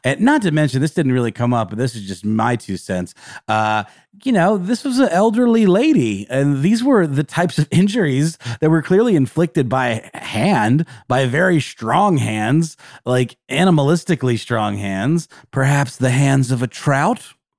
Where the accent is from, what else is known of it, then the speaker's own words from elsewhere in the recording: the South, United States; any Southern drawl accents we do, we come honestly by. We're from the South.